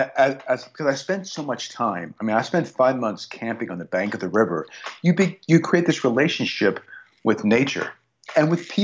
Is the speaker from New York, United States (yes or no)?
no; New Orleans, Louisiana, United States; I didn't see New Orleans, my hometown, until 5 months later.